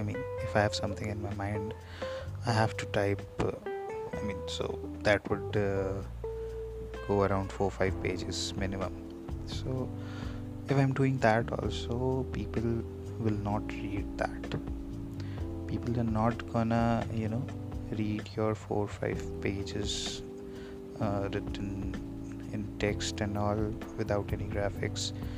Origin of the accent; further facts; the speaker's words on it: Gorakhpur, Uttar Pradesh, India; I'm from Gorakhpur, Uttar Pradesh.